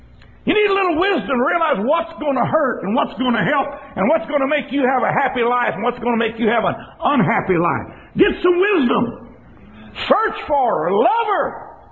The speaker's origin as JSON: {"language": "English", "town": "San Antonio", "region": "Texas", "country": "United States", "tie": "born or raised there", "said": "Well, maybe I grew up in San Antonio and it was the mean streets of San Antonio when I was growing up in them."}